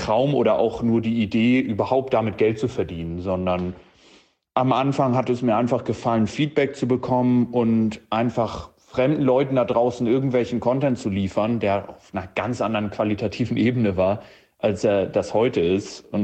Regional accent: Hamburg, Germany; 27 Jahre alt und ich komme aus Hamburg.

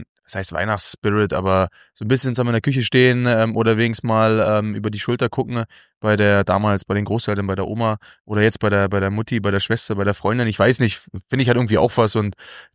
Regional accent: Berlin, Germany; weil ich als Berliner

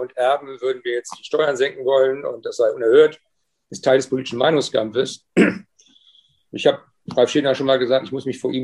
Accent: Schleswig-Holstein, Germany; ich komme ja aus Schleswig-Holstein

